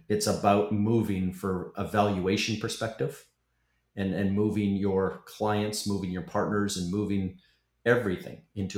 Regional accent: Canada; now in Florida, United States; I am Canadian, so it used to be heat, not air conditioning. But now I'm in Florida, so it's all about air conditioning.

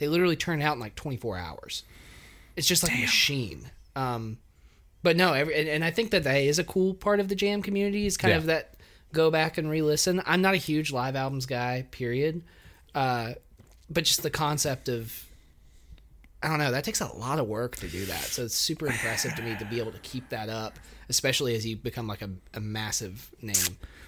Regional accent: Pell City, Alabama, United States; I grew up in Pell City, but I was, you know, we weren't really like a super great fit in Pell City.

